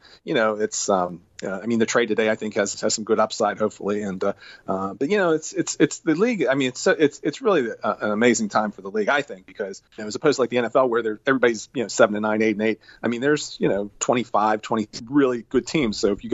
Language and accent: English; Forest Hills, Pennsylvania, United States; I grew up in Forest Hills, east of the city, and now I'm in Township, so I'm the other way.